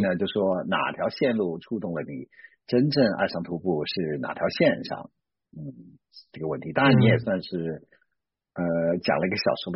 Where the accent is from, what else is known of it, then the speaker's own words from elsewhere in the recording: Wuhan, Hubei, China; 因为我是在城市里长大的孩子哈，从小呢在武汉生活长大，就在武昌，然后呢一直就觉得我是个 city boy